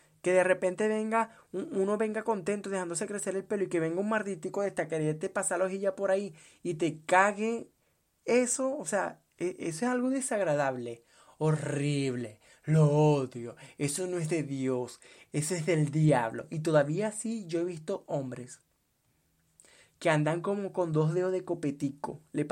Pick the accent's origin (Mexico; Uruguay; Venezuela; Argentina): Venezuela; now in Colombia; Cuando yo salí de Venezuela a Colombia, yo dije, yo me voy a pasar la cero por la cabeza. Porque primero voy a emigrar a Colombia.